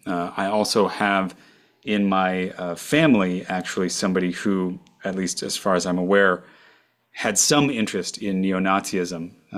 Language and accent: English; St. Louis, Missouri, United States; I grew up in the St. Louis metropolitan area, somewhere between the Midwest and the South, as I usually describe it.